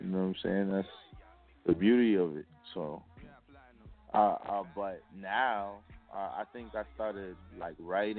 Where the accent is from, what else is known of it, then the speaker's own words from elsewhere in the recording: Brooklyn, New York, United States; born there; Alright, so, I was born in Brooklyn, New York. My mom, she's actually from Haiti. My dad was from Jamaica